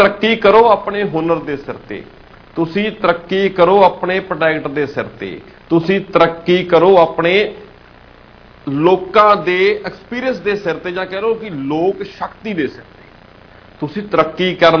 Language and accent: Punjabi; Punjab, India; ਅਸੀਂ ਭਾਰਤੀ ਹਾਂ, ਅਸੀਂ ਪੰਜਾਬੀ ਹਾਂ